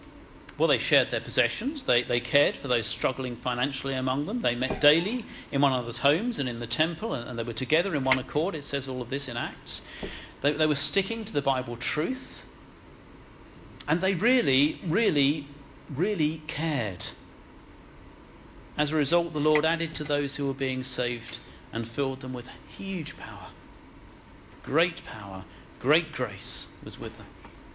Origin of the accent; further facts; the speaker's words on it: United Kingdom; I know we're British. I know we like our 18 inches distance.